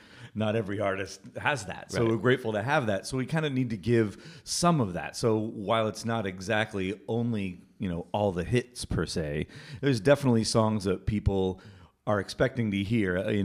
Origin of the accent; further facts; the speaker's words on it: Cheyenne, Wyoming, United States; I grew up in Cheyenne, Wyoming.